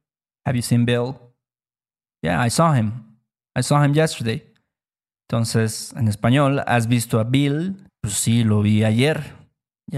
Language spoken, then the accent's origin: Spanish; Mexico; Somos de México